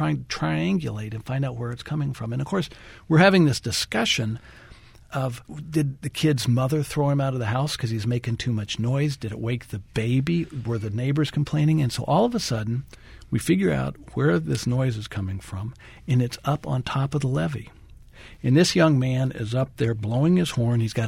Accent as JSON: {"language": "English", "region": "Oklahoma", "country": "United States", "said": "You know, as you know, I'm not from New Orleans. I'm from Oklahoma. So for this Okie to be able to hang out with these guys"}